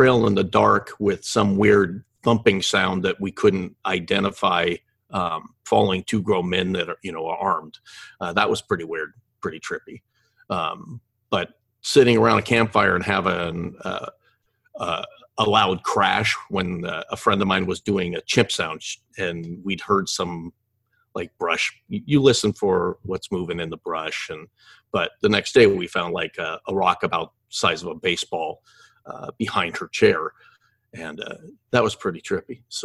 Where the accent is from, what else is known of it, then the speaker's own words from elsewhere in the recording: Oregon, United States; Growing up in Oregon, of course, there was conversation about Bigfoot. I always thought Bigfoot was just kind of lived in Oregon.